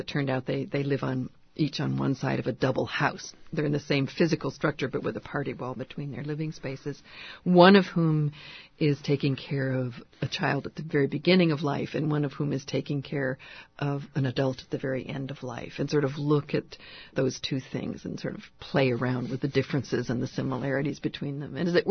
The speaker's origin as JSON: {"language": "English", "region": "Massachusetts", "country": "United States", "said": "I come from Massachusetts, and I was very aware of Chappaquiddick and the Kennedy debacle at that point."}